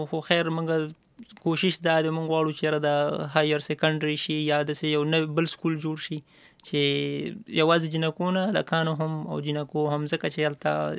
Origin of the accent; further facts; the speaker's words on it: Jalala, Khyber Pakhtunkhwa, Pakistan; زه د جلالا کلی یم، یو وړو کې شان کلی دی د ضلع مردان.